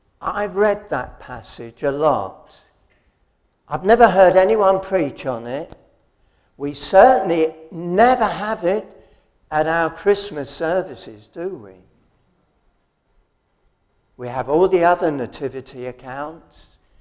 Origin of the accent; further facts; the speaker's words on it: London, United Kingdom; I got homesick for London. I'm a Londoner.